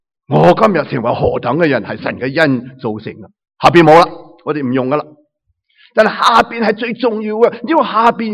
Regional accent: Guangdong, China; 咁其实我呢个广东人咧都好中意食大蒜

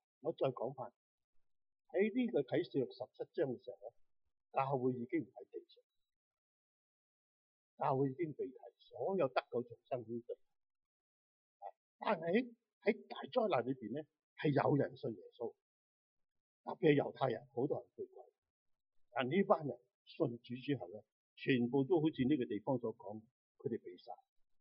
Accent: China; 我们中国人都做很多神出来的，关公是啦，孔子是啦

